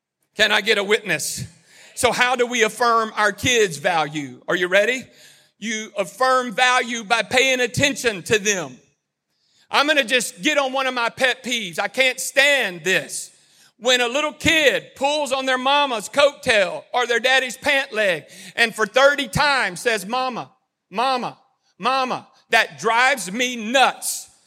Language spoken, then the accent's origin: English; Cleveland, Ohio, United States; This was from a young lady that I grew up with in Cleveland and the church that my dad pastored there.